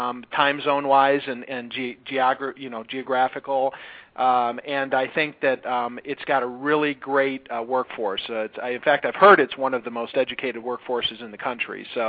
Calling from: Denver, Colorado, United States; I'm calling from Postnet World headquarters in Denver, Colorado.

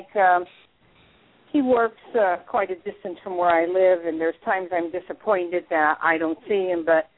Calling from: Pennsylvania, United States; My name is … I'm calling from Pennsylvania.

